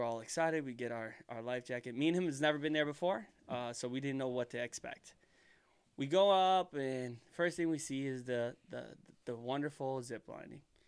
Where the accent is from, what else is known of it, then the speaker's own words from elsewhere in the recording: Ohio, United States; Obviously, you guys know we're from Ohio.